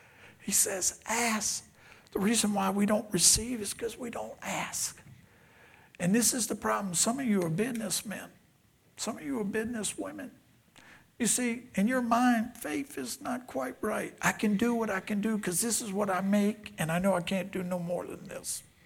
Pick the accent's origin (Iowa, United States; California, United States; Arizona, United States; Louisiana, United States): Louisiana, United States; New Orleans; I'm from New Orleans, by the way.